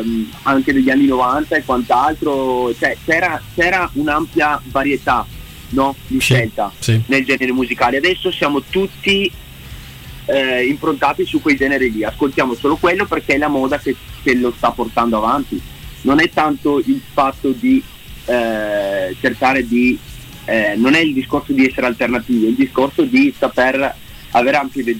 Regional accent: Verona, Veneto, Italy; noi siamo veronesi, cioè sì, siamo tra Vicenza e Verona

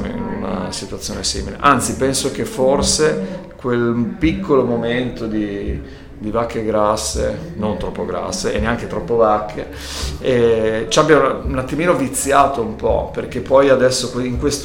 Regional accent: Friuli-Venezia Giulia, Italy; io sono friulano, il Rototom ce l'avevo nel giardino di casa quando facevo il festival che era in Friuli

